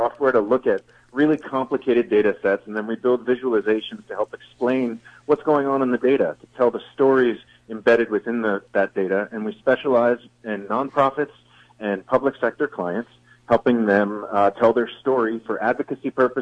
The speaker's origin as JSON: {"language": "English", "town": "Philadelphia", "region": "Pennsylvania", "country": "United States", "said": "You know, I'm from Philadelphia, where the county of Philadelphia and the city of Philadelphia are the same."}